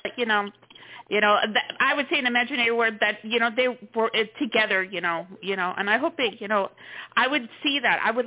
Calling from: Houston, Texas, United States; I'm calling from Houston, Texas.

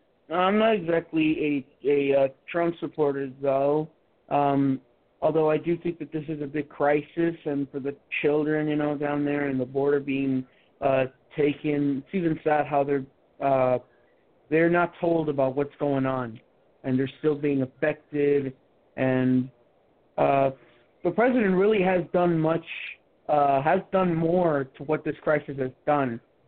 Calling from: Minnesota, United States; I'm calling from Minnesota. I'm calling from Minnesota.

